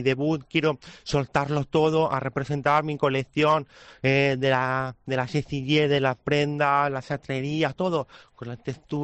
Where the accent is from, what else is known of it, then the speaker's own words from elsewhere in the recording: Castile, Spain; Ya sabemos que yo vengo de las tierras de Castilla, Anchas Castilla, por supuesto.